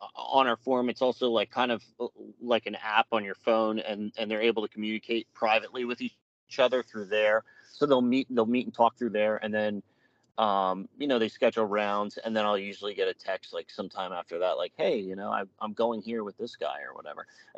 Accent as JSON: {"language": "English", "region": "Pennsylvania", "country": "United States", "said": "And when I told him I was from Eastern PA, that was the first thing he said."}